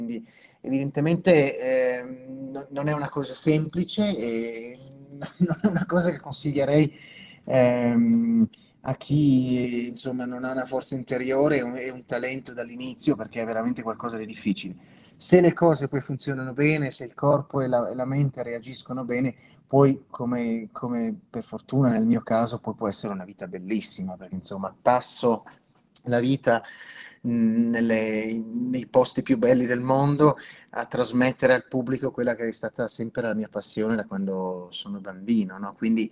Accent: Ticino, Switzerland; moved away; per me come bambino, ma anche per molti colleghi che sono cresciuti in Ticino

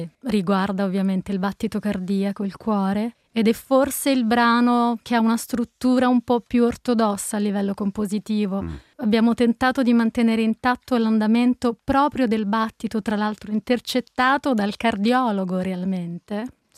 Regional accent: Naples, Campania, Italy; io sono napoletana, per cui ci sta.

